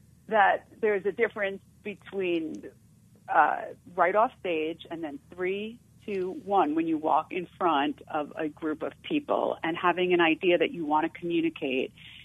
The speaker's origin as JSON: {"language": "English", "region": "New York", "country": "United States", "said": "I went to drama school in London. I came from New York"}